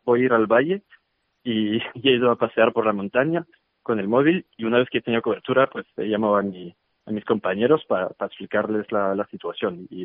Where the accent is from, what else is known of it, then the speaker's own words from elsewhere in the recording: Paris, Île-de-France, France; Spanish is a second language; moved away as an adult; now in Madrid, Spain; yo estaba trabajando en Madrid, que justo me vine a trabajar en inicio de 2020, que soy de París. Se nota con el acento, me imagino.